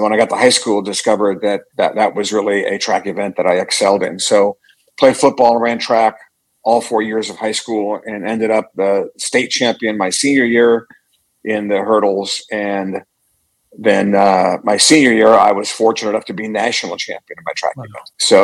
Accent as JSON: {"language": "English", "town": "Columbus", "region": "Ohio", "country": "United States", "tie": "born or raised there", "said": "Yeah, I grew up in Columbus, Ohio, and was passionate about football in particular."}